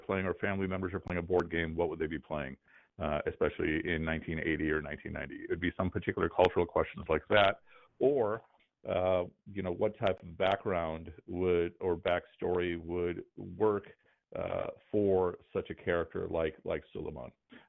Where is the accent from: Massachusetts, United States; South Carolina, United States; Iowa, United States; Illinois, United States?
Illinois, United States; South Holland; also born or lived in Chicago; So growing up in Chicago and South Holland in the 1970s, the most famous boxer in the world was Muhammad Ali.